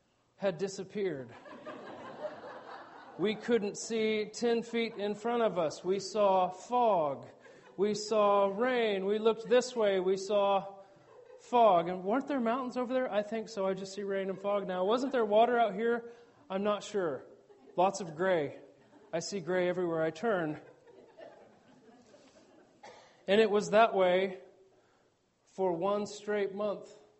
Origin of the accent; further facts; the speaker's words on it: Oklahoma, United States; We're from Oklahoma, by the way. We don't have snow-covered mountains there.